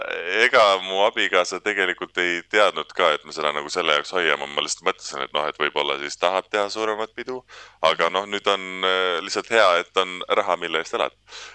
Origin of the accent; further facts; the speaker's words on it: Tartu, Tartu County, Estonia; now in Tallinn, Estonia; mina olen muidu Tartu poiss, aga praegu olen Tallinnas. Ma olen siis Eesti vabakutsane näitleja.